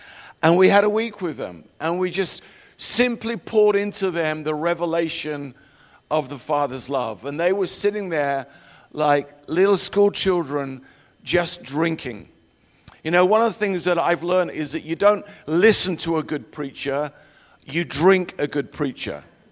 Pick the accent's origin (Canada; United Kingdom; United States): United Kingdom; England; When I grew up in England, that's where I'm from, not southern Texas, you may have gathered that by my accent